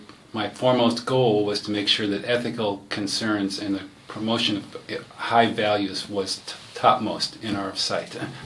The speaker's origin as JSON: {"language": "English", "town": "Cleveland", "region": "Ohio", "country": "United States", "tie": "born or raised there", "said": "I was born and raised in Cleveland"}